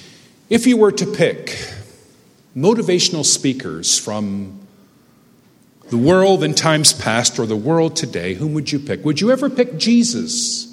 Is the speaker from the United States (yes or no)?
no; Hamilton, Ontario, Canada; So I'm from Hamilton. I'm a lifelong diehard Hamilton Tiger Cat fan.